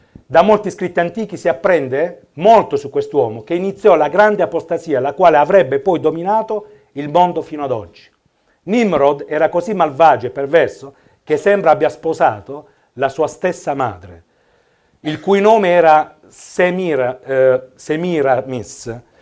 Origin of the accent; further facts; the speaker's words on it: Manfredonia, Apulia, Italy; Io che vengo da Manfredonia